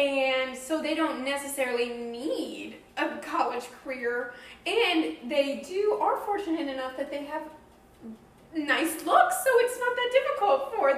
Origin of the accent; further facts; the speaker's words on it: St. Louis, Missouri, United States; So I came from St. Louis, right? And for those of you who do not know, like, St. Louis is predominantly Catholic.